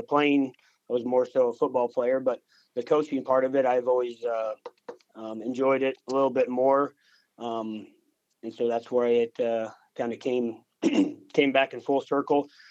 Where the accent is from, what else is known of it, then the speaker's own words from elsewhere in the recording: Vincennes, Indiana, United States; also born or lived in Sioux Center, Iowa; I'm back and forth from southern Indiana, a town called Vincennes, and Sioux Center, Iowa. Kind of back and forth from grade school